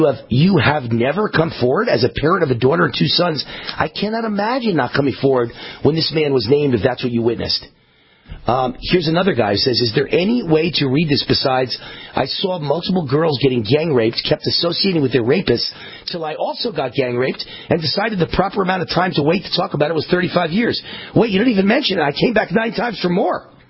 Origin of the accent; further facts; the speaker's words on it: New York, United States; And I'm not a naive kid from, like, you know, the rural areas of Alabama or Mississippi. I grew up in New York.